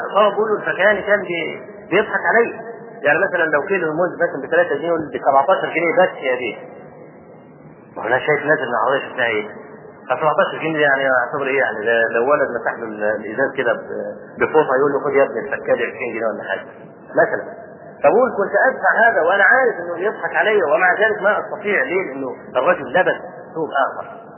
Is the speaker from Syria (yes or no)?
no; Egypt; فشوف عندنا في مصر